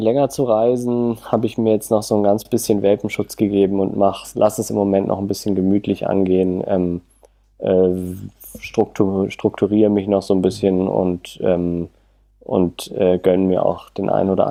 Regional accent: Tübingen, Baden-Württemberg, Germany; moved away as an adult; also born or lived in Berlin; ich komme aus Tübingen, habe da die Schule besucht und habe danach aber Lust gehabt auf Großstadt und bin dann nach Berlin gegangen

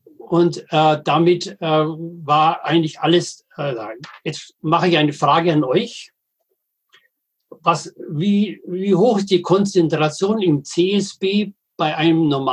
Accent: Bavaria, Germany

